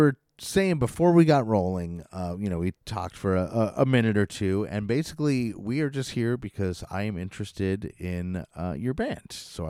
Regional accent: Albany, New York, United States; I'm from the Albany, New York area, but I know some of the hip hop artists around here.

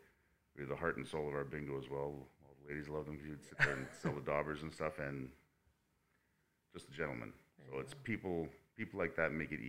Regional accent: Fort McMurray, Alberta, Canada; that's why I found growing up in Fort McMurray, everyone's quite generous with their time as much as they can be for a working town.

